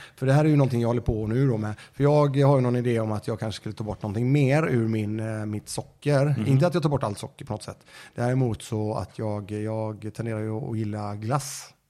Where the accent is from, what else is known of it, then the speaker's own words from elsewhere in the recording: Sweden; vi är ju svenskar